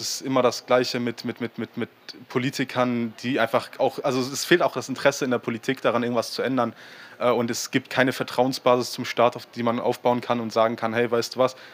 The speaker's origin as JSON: {"language": "German", "town": "Kiel", "region": "Schleswig-Holstein", "country": "Germany", "said": "ich komme aus Kiel"}